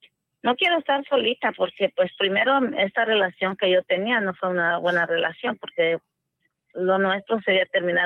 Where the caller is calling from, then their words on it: Los Angeles, California, United States; De Los Ángeles, centro.